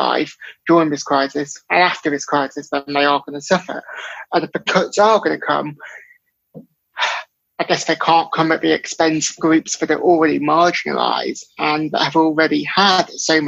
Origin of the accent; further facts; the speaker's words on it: North West England, United Kingdom; I'm from North England, I'm from across borders from Liverpool.